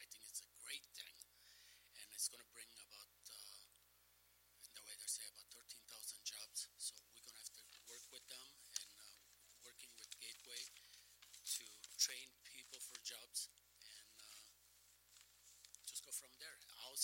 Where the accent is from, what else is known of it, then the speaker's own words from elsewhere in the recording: Italy; now in Kenosha, United States; I've been living in Kenosha for almost 50 years. I came from Italy, and I worked at the old American Motors many, many years ago for about 10 years